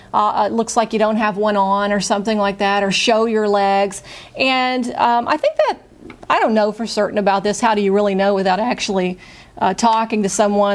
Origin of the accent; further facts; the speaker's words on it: Louisiana, United States; They say Italians talk with their hands, but wait a minute. I'm Cajun. We do too.